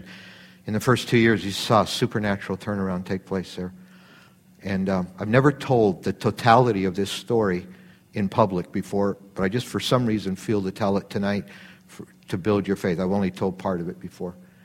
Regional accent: Canada; I didn't even grow up in the American Assembly. I grew up in the Canadian version of the Assemblies of God.

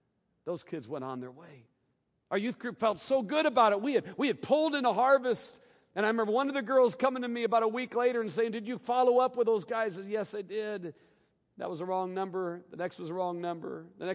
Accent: Carlinville, Illinois, United States; I was raised in Illinois, little town there.

